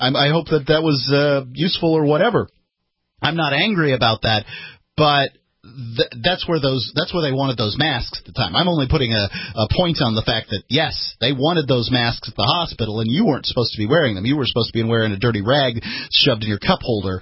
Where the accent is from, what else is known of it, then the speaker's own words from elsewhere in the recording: Florida, United States; Look, I'm from Florida, and as soon as they can figure out a way to get the Yankees out of there, I'll go back.